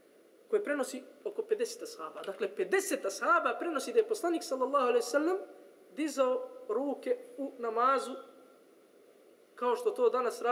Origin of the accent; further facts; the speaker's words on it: Sjenica, Serbia; kod nas u Sjenicu abdest može ponekad da se uzima samo antifrizom.